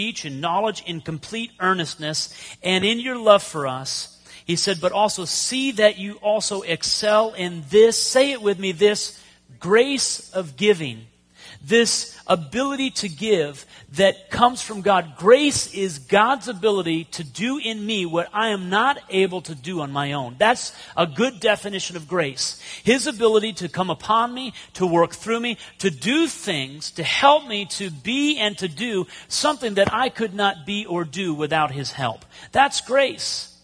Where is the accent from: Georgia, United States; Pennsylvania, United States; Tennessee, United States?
Pennsylvania, United States; Erie; He was actually in my hometown in Erie, Pennsylvania, in a steel working place.